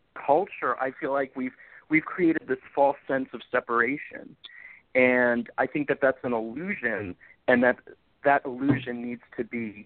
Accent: Florida, United States; I'm from here, so I'm from South Florida, so I'm keenly aware of the threats to our water supply, our aquifers

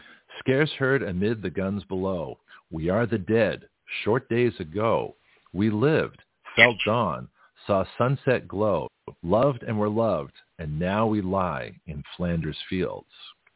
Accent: Canada; also born or lived in Australia; And so, you know, growing up in Canada and Australia, you know, we had different knowledge.

